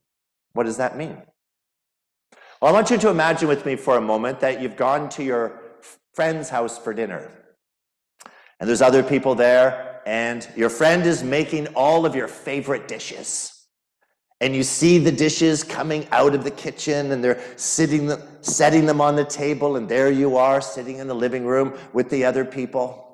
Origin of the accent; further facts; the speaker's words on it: Brampton, Ontario, Canada; I'm from Brampton in near Toronto, Canada.